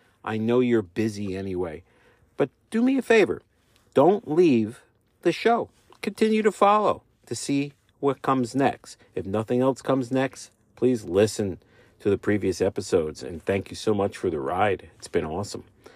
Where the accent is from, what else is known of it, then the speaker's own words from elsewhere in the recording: New Jersey, United States; I'm from Jersey, as they say. Apparently, that's how I'm supposed to say it when I talk.